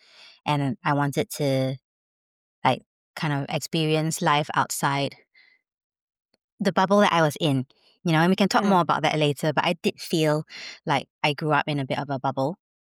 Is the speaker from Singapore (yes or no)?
yes; Singapore; I was privileged growing up in Singapore. You know, I went to good schools. I had a good education.